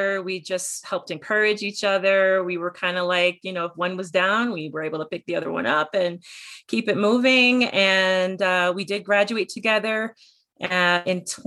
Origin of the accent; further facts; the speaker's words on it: New York, United States; moved away as an adult; now in Colorado, United States; So I am also from New York. However, after I passed my boards last year, actually, I'm the last one to have graduated. And I passed my boards last June, actually. I packed everything up, went to Colorado.